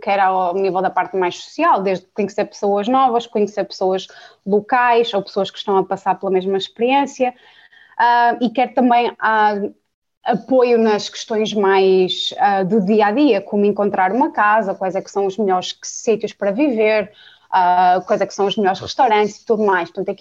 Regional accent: Braga, Portugal; moved away as an adult; also born or lived in Lisbon; Eu saí de Braga e vivi 6 anos em Lisboa, trabalhei em empresas internacionais.

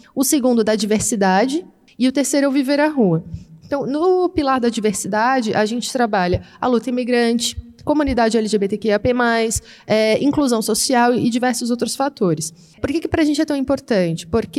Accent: Brazil; pelo fato, por exemplo, eu sou brasileira

